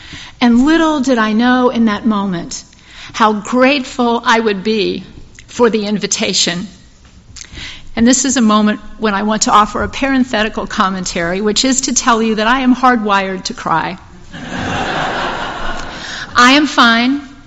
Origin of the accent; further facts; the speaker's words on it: Lynchburg, Virginia, United States; my best friend and I visited the First Unitarian Church in my hometown of Lynchburg, Virginia.